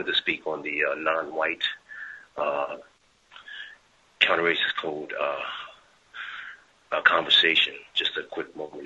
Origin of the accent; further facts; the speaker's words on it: Pennsylvania, United States; I'm from Pennsylvania.